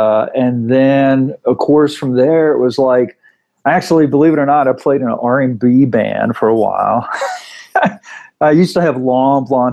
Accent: Nashville, Tennessee, United States; growing up around Nashville, it was like at that time, it was like in the water.

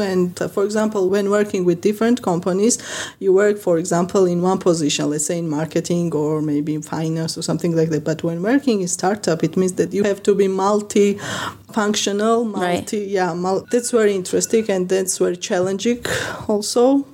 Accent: Tbilisi, Georgia; I come from Tbilisi, Georgia. As you mentioned, country, not a state.

